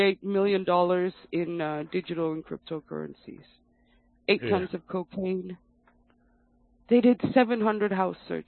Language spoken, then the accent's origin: English; New Zealand; accent: New Zealand; Yeah, sorry, because of my New Zealand accent.